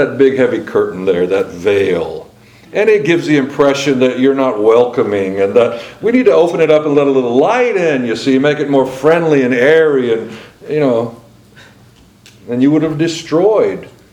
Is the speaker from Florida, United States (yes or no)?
yes; Florida, United States; born there; And I was born in North Florida, which folks sometimes refer to as more like South Georgia, because North Florida, particularly when I was coming up as a boy, is a whole different strata, okay?